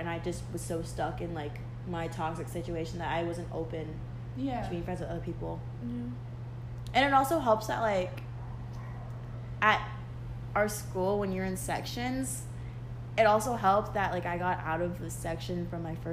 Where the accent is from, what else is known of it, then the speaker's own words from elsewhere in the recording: Illinois, United States; In Illinois.